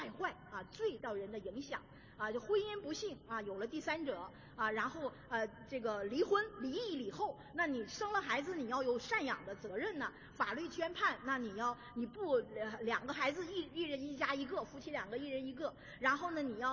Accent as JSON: {"language": "Chinese", "region": "Northeast China", "country": "China", "said": "我是东北人，我们东北有那个烤鸡啊，特别好吃啊"}